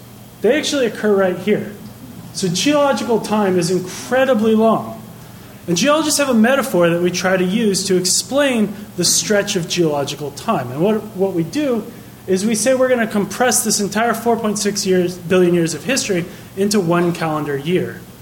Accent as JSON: {"language": "English", "region": "Washington", "country": "United States", "tie": "born or raised there", "said": "I grew up near Seattle, and we're on a hike into the mountains outside Seattle."}